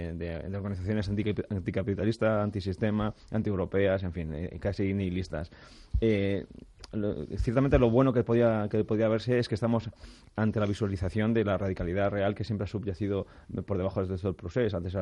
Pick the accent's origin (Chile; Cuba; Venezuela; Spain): Spain; Catalonia; yo como catalán lo veo con preocupación